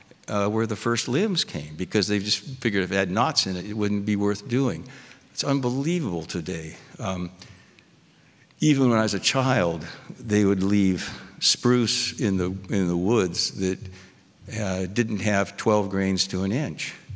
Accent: Seaside, Oregon, United States; And five of my friends lost their fathers when I was growing up in Seaside. That's a tiny little town.

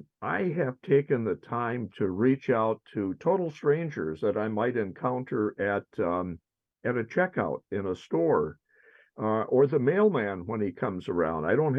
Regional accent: Ashland, United States; When I was growing up in Ashland, up in the northern reaches of the state

